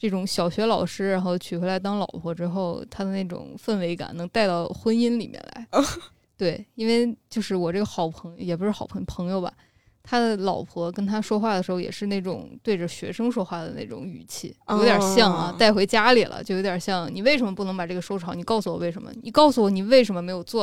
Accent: Xi'an, Shaanxi, China; now in Beijing, China; 如果我在北京干不下去，我能不能回到我们西安那边的三本或者民办学校当个老师

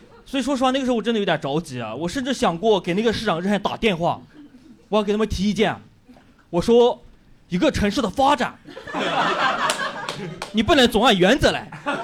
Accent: Yunnan, China; accent: Yunnan; 因为我是云南人，所以我的脱口秀会有非常明显的口音

